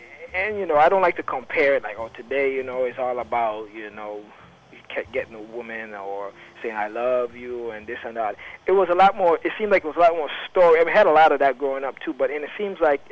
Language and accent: English; St. Thomas, U.S. Virgin Islands; I'm from the Virgin Islands, from the St. Thomas Virgin Islands, and not much jazz down there.